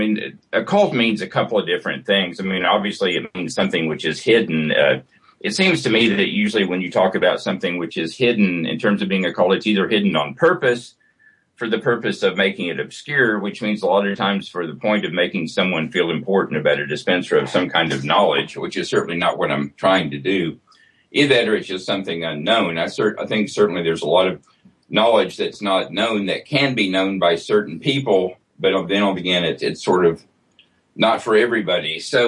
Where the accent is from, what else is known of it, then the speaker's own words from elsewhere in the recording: the South, United States; And my background is, you know, I grew up in the South, middle class.